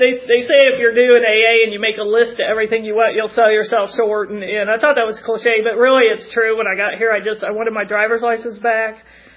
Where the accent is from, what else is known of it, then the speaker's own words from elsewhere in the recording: Midwest, United States; I've never been a winter person, and that was yet another resentment growing up in the Midwest.